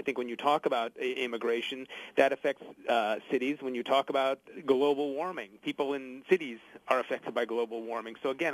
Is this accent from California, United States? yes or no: yes; California, United States; Look, I'm a Californian. I was born there. I was raised there.